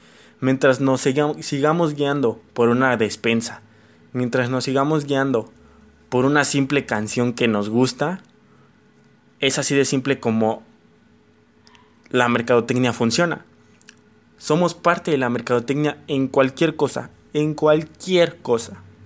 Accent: Mexico; uno como mexicano no estamos buscando al mejor candidato ya.

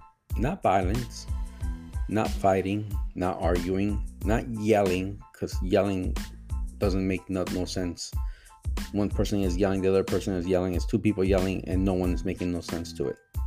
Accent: United States; But again, that is the beauty of being an American.

